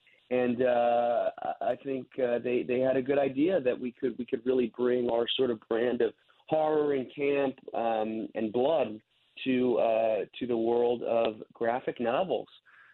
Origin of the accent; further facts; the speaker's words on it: Swampscott, Massachusetts, United States; now in Salem, United States; I'm originally from Swampscott, Massachusetts, which is the neighboring town of Salem. Then I moved to Salem, I want to say, in like about 2010.